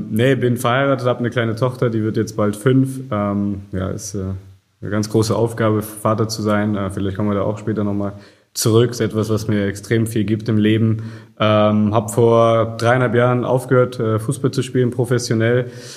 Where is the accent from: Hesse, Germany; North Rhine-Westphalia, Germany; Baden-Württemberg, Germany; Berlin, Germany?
Berlin, Germany; In Berlin, Reinickendorf, Tegel, ja, Nähe Flughafen, ganz behütet, viel Grün drumherum, auch wenn man das immer von Berlin gar nicht so erwartet, aber mir ging es wirklich sehr gut in der Kindheit.